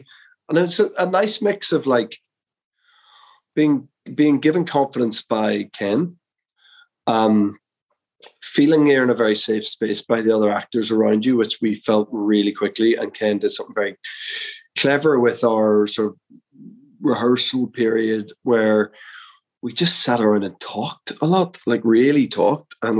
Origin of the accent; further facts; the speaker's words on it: Belfast, Northern Ireland, United Kingdom; I'm from Belfast, you know, so I know these people. Like I grew up with these people.